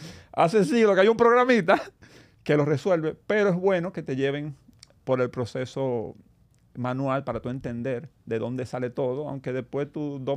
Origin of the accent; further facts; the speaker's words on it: Santo Domingo, Dominican Republic; por mi abuelo, tatarabuelo, vienen de León, de España. Pero … nací en Santo Domingo, orgullosamente dominicano. Y estudié en Santo Domingo, aunque después hice un poquito de trampa y me fui fuera, pero sí, orgullosamente dominicano